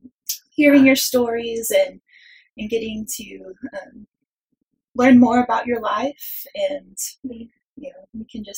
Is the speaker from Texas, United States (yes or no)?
yes; Texas, United States; I'm a librarian from West Texas, and I'm also a Christian.